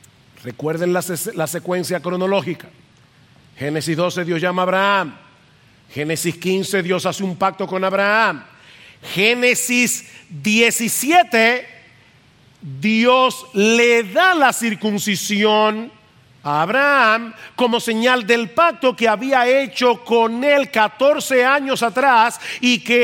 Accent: Dominican Republic; Y nosotros que somos dominicanos deberíamos agradecer tremendamente lo

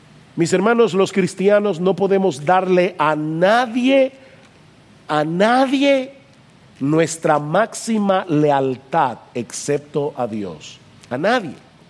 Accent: Dominican Republic; aún como dominicanos, a la hora de votar

